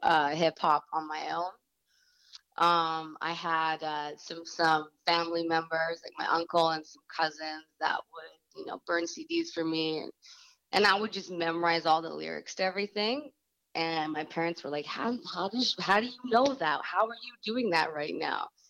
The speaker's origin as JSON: {"language": "English", "town": "Vancouver", "region": "British Columbia", "country": "Canada", "said": "I am an artist from Van City."}